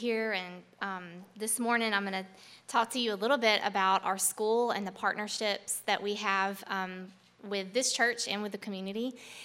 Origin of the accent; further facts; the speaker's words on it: Grant Parish, Louisiana, United States; I grew up in Grant Parish, right across the Rapides line, and actually grew up with Tyler Meeker over there.